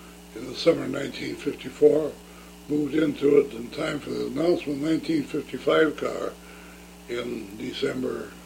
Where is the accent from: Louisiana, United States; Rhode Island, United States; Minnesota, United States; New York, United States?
Minnesota, United States; Moorhead; I was born in Morehead, October 26, 1897. … at 26th Street North.